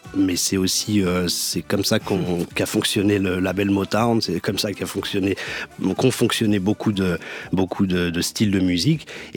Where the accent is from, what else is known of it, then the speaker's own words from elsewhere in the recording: Germany; accent: German; French is a second language; je vais le dire avec mon accent allemand